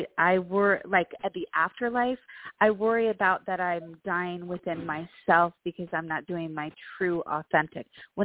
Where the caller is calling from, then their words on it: Colorado, United States; Hi, I'm calling from Colorado.